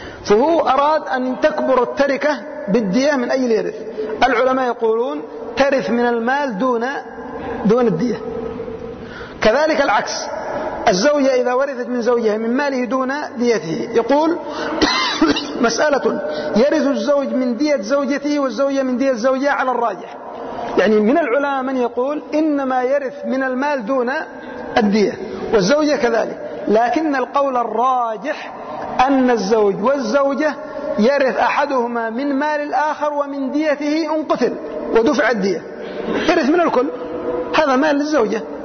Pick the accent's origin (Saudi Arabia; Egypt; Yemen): Yemen; هذا أيضا موجود عندنا في اليمن